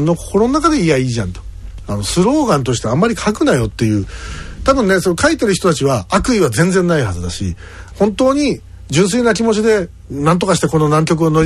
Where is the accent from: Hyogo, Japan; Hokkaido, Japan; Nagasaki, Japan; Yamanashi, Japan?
Yamanashi, Japan; 山梨県から来ました